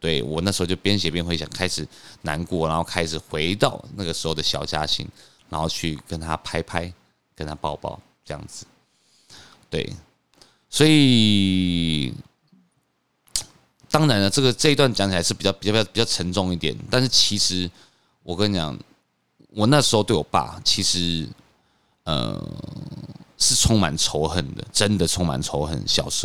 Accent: Hsinchu, Taiwan; 从小时候我们在新竹长大

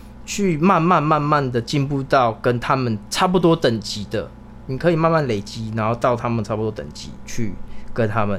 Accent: Taiwan; born there; 所以其实我们生在台湾蛮幸福的啦。

